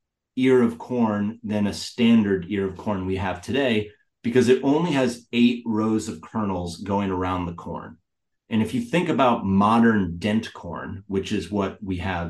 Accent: Vermont, United States; because I grew up in Vermont and I had no idea that there used to be this amazing corn from the Northeast.

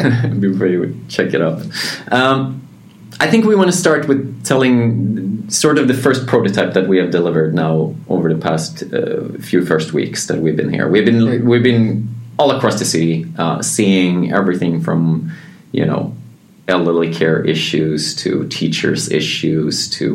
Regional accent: Malmö, Skåne, Sweden; I'm also pretty new to this. I'm born and raised in Malmö, so I know the city and I love the city.

